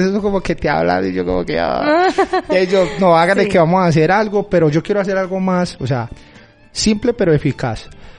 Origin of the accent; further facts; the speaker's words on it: Medellín, Antioquia, Colombia; Yo soy del morro de Moravia, yo soy de Moravia, vivo por los sectores de allá